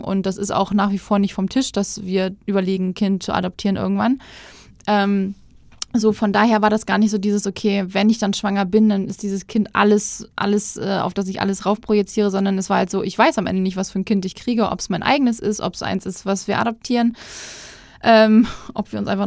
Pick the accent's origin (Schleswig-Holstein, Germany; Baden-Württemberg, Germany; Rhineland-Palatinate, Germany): Schleswig-Holstein, Germany; Lübeck; Wir werden in der Zwischenzeit auch in meine Heimat nach Lübeck wieder ziehen, weil da einfach meine Familie auch ist